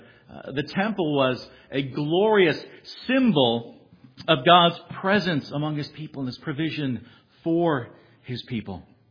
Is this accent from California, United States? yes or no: yes; California, United States; because, you know, I'm from California.